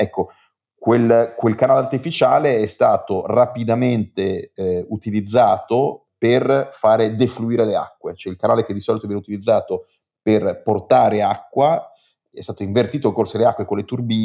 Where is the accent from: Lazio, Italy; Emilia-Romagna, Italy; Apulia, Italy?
Emilia-Romagna, Italy; io peraltro sono emiliano, quindi devo ammettere il difetto